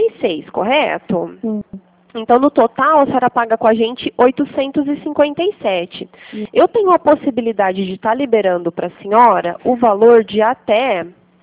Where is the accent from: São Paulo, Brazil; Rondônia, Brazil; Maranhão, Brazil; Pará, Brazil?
São Paulo, Brazil; Eu sou do interior de São Paulo